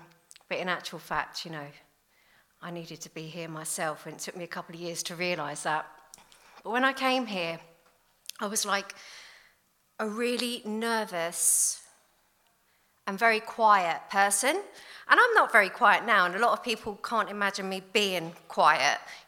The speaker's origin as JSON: {"language": "English", "town": "Enfield", "region": "London", "country": "United Kingdom", "said": "I come from a large family. I come from Enfield originally, which is North London, and I don't come from the nice bit. It is like, you know, proper council estate. It's full of drugs, full of violence, crime."}